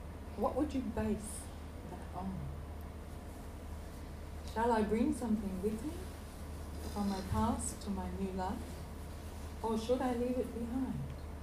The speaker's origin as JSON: {"language": "English", "country": "Australia", "said": "You don't have to hold tightly to being Australian. I don't have to hold at all to being Australian."}